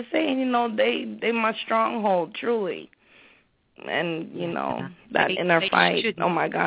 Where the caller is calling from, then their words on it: Connecticut, United States; I'm calling in from Connecticut.